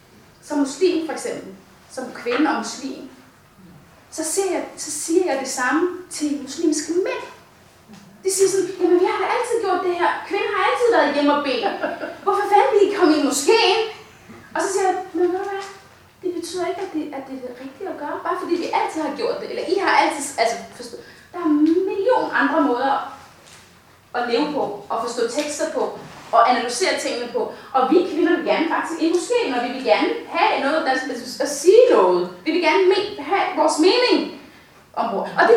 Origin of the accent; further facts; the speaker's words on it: Somalia; jeg både er sort, jeg er muslim, jeg er somalier